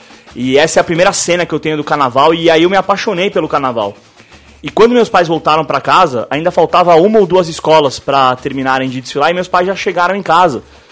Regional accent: Brazil; Eu sou brasileiro, sou judeu, sou brasileiro e comecei a gostar de carnaval porque a cultura do meu país passava na televisão e é assim.

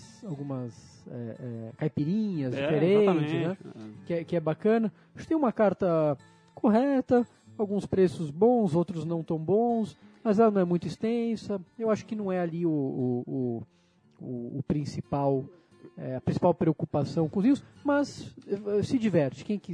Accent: São Paulo, Brazil; E eu digo isso morando lá. Sou de Higienópolis, adoro aquilo lá.

